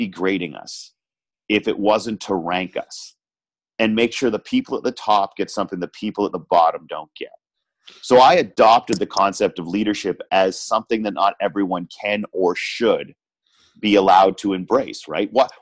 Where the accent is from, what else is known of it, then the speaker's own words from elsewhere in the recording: Canada; And as a Canadian, you know, I've apologized to things I've tripped over, let alone people.